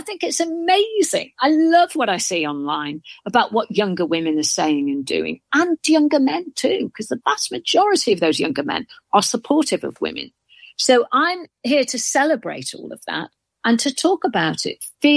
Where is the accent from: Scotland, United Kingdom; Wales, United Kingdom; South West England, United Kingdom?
Wales, United Kingdom; So growing up in North Wales, I used to go to nightclubs, naughty girl, from when I was 15 with my mates.